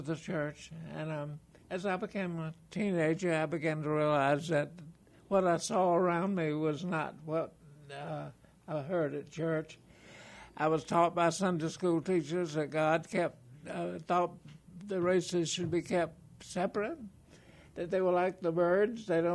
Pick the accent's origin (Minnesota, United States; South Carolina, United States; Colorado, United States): South Carolina, United States; Greenwood; In my hometown, which was Greenwood, South Carolina